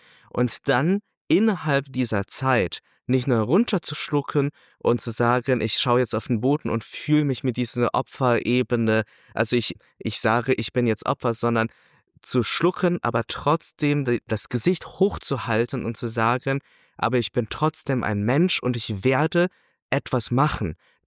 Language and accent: German; Langerwehe, North Rhine-Westphalia, Germany; Ich schreibe meistens Düren, weil ich da zur Schule gegangen bin. Aber ich bin eigentlich in Langerwehe aufgewachsen. Es ist also 10 Kilometer, 12 Kilometer vor Düren.